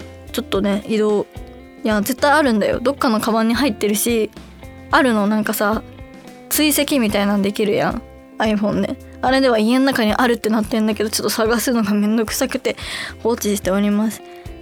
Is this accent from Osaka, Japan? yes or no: yes; Osaka, Japan; 何気にね、大阪出身なんですけども、四国大阪からめっちゃ近いんよ。